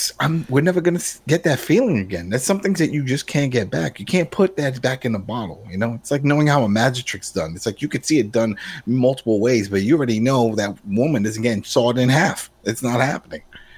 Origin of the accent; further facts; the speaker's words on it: New York, United States; I grew up in the Lower East Side, and then I moved to Brooklyn.